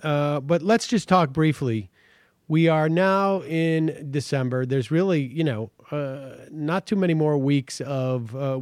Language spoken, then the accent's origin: English; Worcester, Massachusetts, United States; And I don't think that growing up in Worcester anyways, there wasn't sort of that, there was no consciousness.